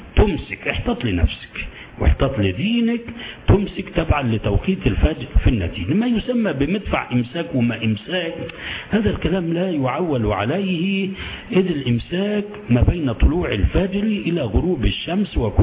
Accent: Sohag Governorate, Egypt; بدليل حتى ثبتت عندنا في سوهاج في مرة

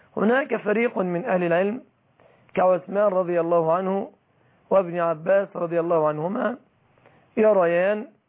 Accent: Egypt

